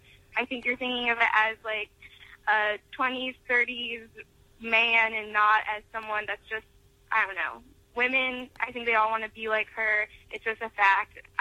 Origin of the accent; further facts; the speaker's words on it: Virginia Beach, Virginia, United States; I'm from Virginia Beach, Virginia.